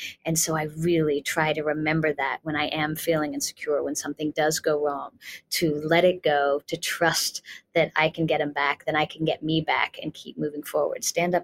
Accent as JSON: {"language": "English", "town": "Summerville", "region": "South Carolina", "country": "United States", "tie": "born or raised there", "also_born_or_lived": "Charleston", "said": "I lived in South Carolina. I was born in Charleston and grew up in a small town named Somerville, just outside of Charleston."}